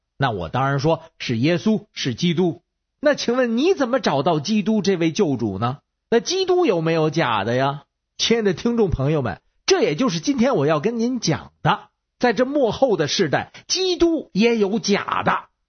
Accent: Beijing, China; 我是北京的

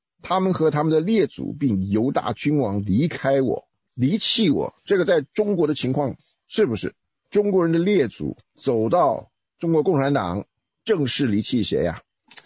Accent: Taiwan; 这就我这个从台湾来的人讲这种反动的话

